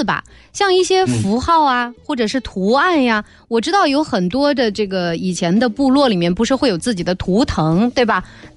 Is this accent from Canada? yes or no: no; China; 我们中国人喜欢成双成对嘛